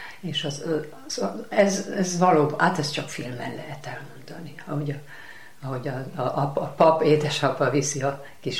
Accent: Debrecen, Hajdú-Bihar, Hungary; born or raised there

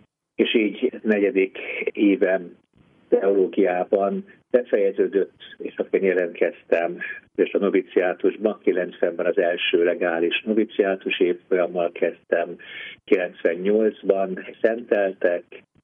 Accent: Budapest, Hungary; Budapesten nőttem föl, ott tanultam

